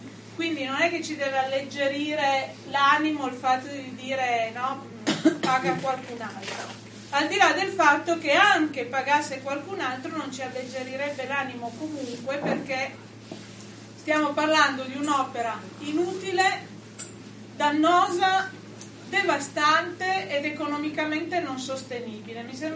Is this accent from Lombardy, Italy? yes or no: no; Piedmont, Italy; non siamo della Val di Susa, siamo della Val Sangone, che è l'altra valle meno nota